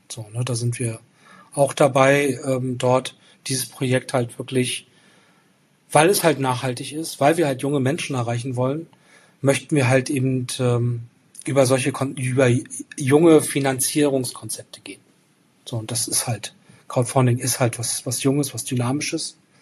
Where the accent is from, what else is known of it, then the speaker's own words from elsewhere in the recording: Rostock, Mecklenburg-Vorpommern, Germany; Also Fokus ist jetzt gerade Berlin natürlich und dann Rostock als meine Heimatstadt.